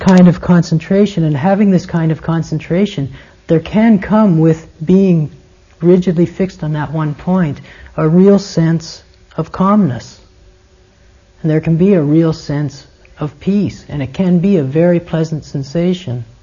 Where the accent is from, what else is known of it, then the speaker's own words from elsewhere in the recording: Canada; when I was much younger and growing up in Canada, there's a tradition in Canada of the cowboys having rodeos.